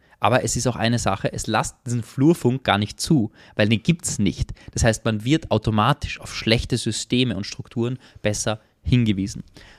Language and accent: German; Graz, Styria, Austria; in Graz sitze, wo ich herkomme, ja, da leben 260.000 Menschen.